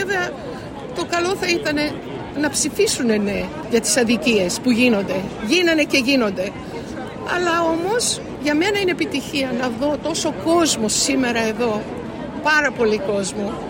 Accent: Sydney, New South Wales, Australia; Εγώ είμαι ένα παιδί που μεγάλωσα στο Σίδνη από μετανάστες γονείς

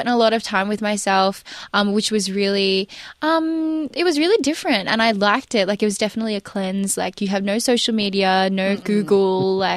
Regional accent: Australia; You know, I grew up in Australia, and, like, I guess, like, when you grow up in Australia, you have to really try and be in touch with your roots

